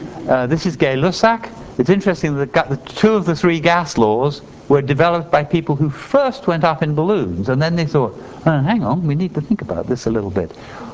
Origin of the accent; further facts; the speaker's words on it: England, United Kingdom; I was brought up in England.